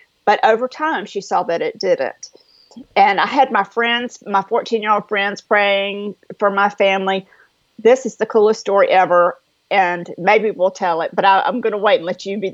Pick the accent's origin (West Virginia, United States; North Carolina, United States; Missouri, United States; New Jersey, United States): North Carolina, United States; But raised in Eastern North Carolina in a little town. And now I know you think I was from New York with this accent, right?